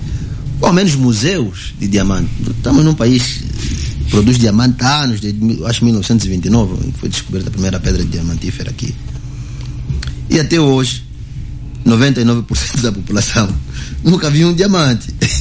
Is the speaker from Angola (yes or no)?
yes; Angola; enquanto angolanos